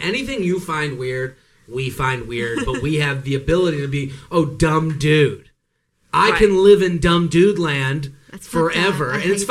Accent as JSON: {"language": "English", "town": "Boston", "region": "Massachusetts", "country": "United States", "said": "I'm from Boston."}